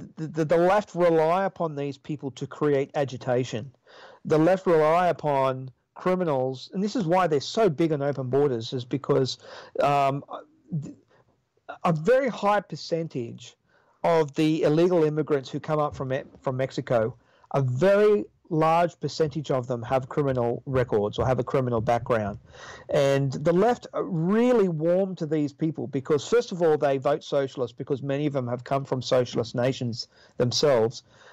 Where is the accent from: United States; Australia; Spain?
Australia; I say, listen, you know, I'm an Australian. I'm not one of you.